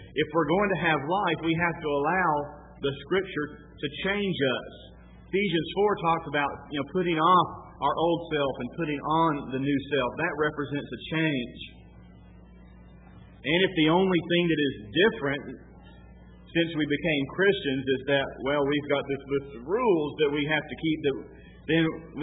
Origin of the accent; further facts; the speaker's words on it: Columbus, Georgia, United States; When I was growing up in Columbus, Georgia, we had daily Bible readers